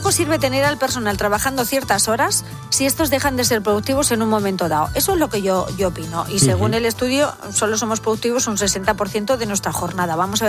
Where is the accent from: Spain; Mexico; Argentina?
Spain; Que los españoles somos los europeos que más horas pasamos en el curro, pero no los más productivos.